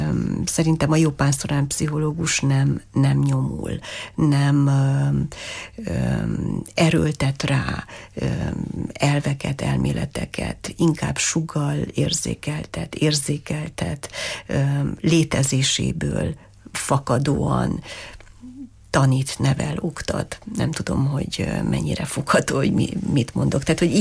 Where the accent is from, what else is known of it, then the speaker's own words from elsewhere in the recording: Târgu Mureș, Mureș County, Romania; hogy Marosvásárhelyi vagyok, a neveltetésem, a szüleim